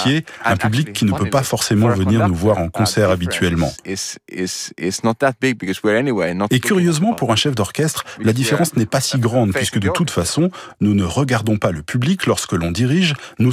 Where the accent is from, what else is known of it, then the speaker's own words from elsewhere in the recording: Finland; c'est d'ailleurs un concert chez moi, en Finlande.